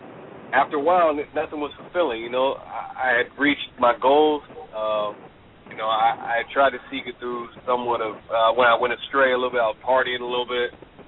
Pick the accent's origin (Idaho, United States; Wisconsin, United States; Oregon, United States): Oregon, United States; I'm from Oregon, so unfortunately I'm a Blazer fan.